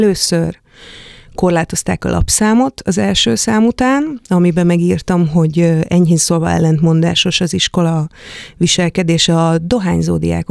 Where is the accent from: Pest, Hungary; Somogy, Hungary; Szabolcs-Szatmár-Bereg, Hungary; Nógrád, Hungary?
Szabolcs-Szatmár-Bereg, Hungary; Nyíregyháza; Nyíregyházán nőttem föl